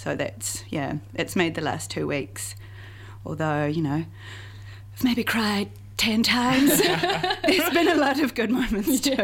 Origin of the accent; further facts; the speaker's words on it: Wellington, New Zealand; I'm from Wellington, and Auckland Adam Art Gallery is right above my childhood home.